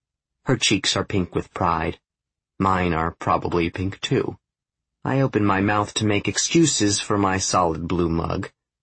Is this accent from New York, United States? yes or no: no; Seattle, Washington, United States; also born or lived in Boulder / Utah / San Francisco; I lived a lot of places. Seattle last, and most. I was born there. Then we moved to Boulder, but back to Seattle after a year. From there we moved to Utah, then San Francisco for a bit before going back to Seattle.